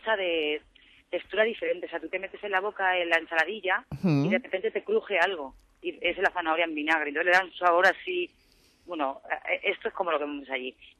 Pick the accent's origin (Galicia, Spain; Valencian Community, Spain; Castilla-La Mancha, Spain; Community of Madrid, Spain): Valencian Community, Spain; Elche; Sí, Elche. Sí, Elche.